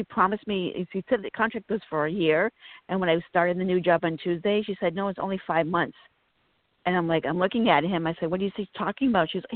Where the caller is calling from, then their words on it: Virginia, United States; I'm calling from Virginia.